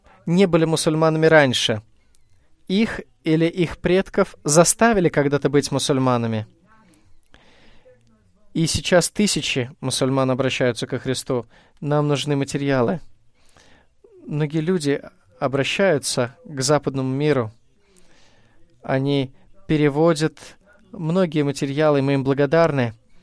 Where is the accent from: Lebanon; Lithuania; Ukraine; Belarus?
Lebanon; Beirut, Beirut Governorate; Russian is a second language; Мне хотелось бы сказать вам, я приехал из Бейрута, из Ливана. Мы меньшинство из меньшинства.